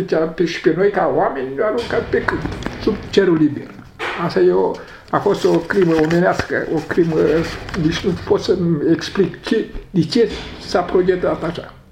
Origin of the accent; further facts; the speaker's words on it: Bessarabia, Moldova; moved away as an adult; Deci noi am fugit din Basarabia ca să nu fim deportați în Rusia, în Siberia, și ne-a deportat aici. Pe motiv că noi suntem basarabeni și am fugit de ruși